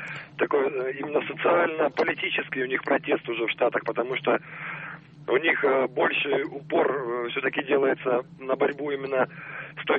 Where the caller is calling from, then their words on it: Moscow, Russia; я из Москвы.